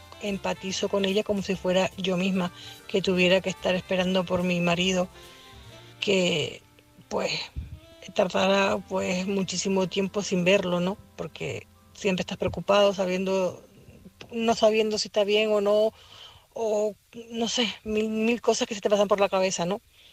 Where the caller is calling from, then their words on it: Tenerife, Canary Islands, Spain; Yo estoy de celadora en un hospital aquí en Tenerife.